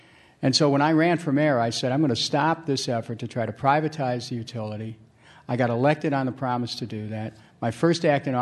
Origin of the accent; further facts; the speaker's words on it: Cleveland, Ohio, United States; I want to go back to those forces that shaped me growing up in Cleveland